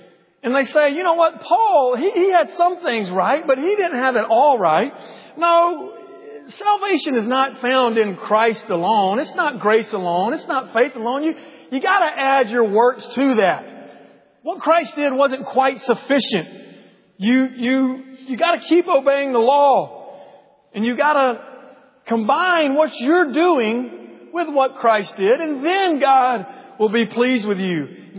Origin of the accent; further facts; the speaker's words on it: Milledgeville, Georgia, United States; I grew up in a little middle Georgia town called Milledgeville, Georgia.